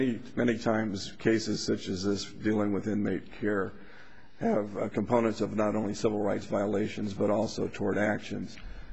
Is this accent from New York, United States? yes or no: no; Las Vegas, Nevada, United States; I'm from Las Vegas, Nevada.